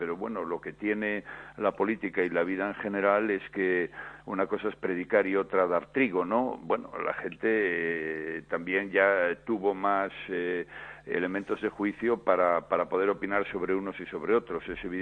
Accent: Galicia, Spain; estoy muy contento con Galicia, porque es mi tierra

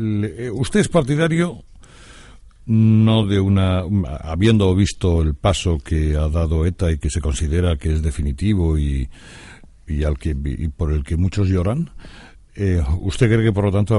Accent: Spain; Y yo, no siendo vasco, también el País Vasco es mi país. Y por lo tanto también tendré algo que decir. Quiero decir, como yo, el resto de ciudadanos españoles.

